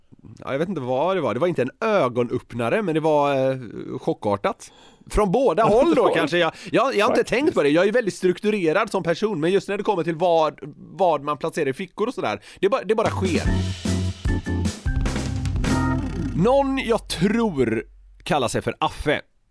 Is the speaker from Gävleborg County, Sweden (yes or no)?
no; Gothenburg, Västra Götaland County, Sweden; där jag växte upp i södra Göteborg, alltså där hade vi ju lokala förmågor